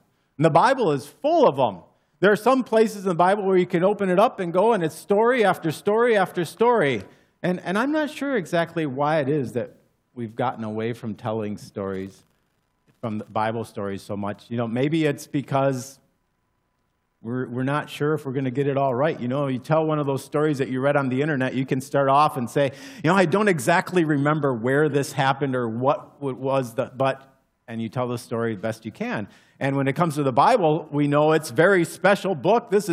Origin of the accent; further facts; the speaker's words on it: Texas, United States; I grew up in West Texas, and when I was going to school up here, I helped out at a number of different churches